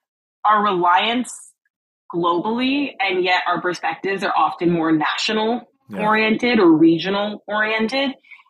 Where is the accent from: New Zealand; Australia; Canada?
Canada; now in United States; I'm from Canada and I'm hoping to move to London next year.